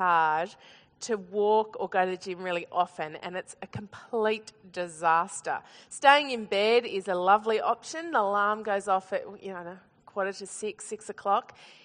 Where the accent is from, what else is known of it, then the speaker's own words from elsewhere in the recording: Australia; I thought, oh, I'm so Australian. What do you call it, a duvet or a quilt? Is that right? Yeah, we call it doona because that works really well with our accent, I think.